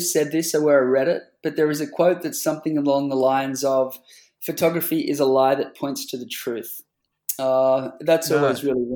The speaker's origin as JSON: {"language": "English", "town": "Coffs Harbour", "region": "New South Wales", "country": "Australia", "tie": "born or raised there", "said": "I think I was 19 years old in my hometown in Coffs Harbour."}